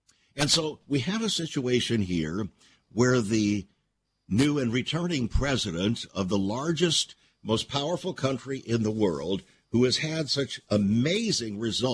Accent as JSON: {"language": "English", "country": "United States", "said": "I'm an American, and I do believe that Donald Trump is doing a wonderful thing."}